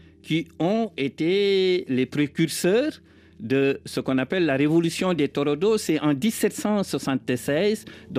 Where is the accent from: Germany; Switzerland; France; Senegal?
Senegal; born there; dans ma région, là où je suis né, au Fouta, ce régime pratiquait l'esclavage